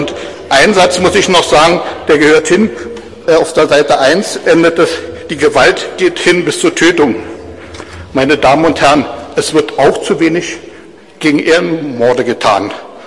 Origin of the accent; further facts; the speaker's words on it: East Germany, Germany; Ich bin ein Ossi